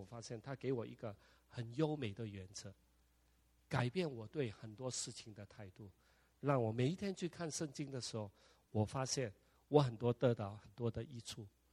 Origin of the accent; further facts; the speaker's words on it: Chaozhou, Guangdong, China; 我年轻的时候我很霸道的啊，我潮州人啊